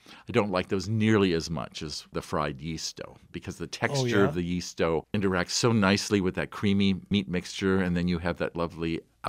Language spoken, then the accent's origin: English; Shanghai, China; When I was growing up in Shanghai, my Russian grandmother